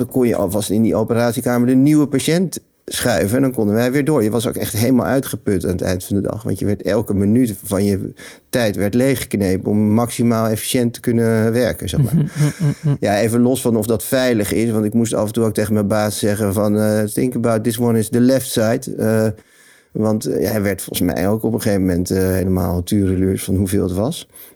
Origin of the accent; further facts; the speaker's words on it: Netherlands; die gezondheidssystemen die voor mij als Nederlander een bizarre manier van werken inhielden.